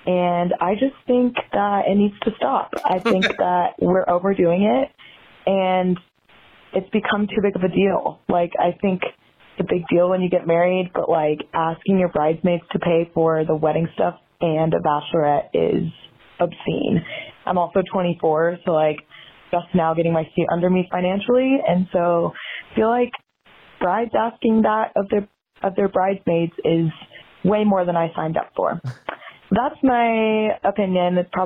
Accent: Austin, Texas, United States; I'm from Austin, Texas.

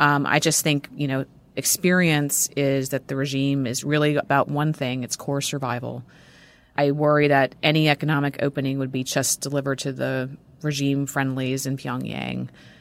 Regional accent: United States; it was deeply disturbing to me as an American to watch it

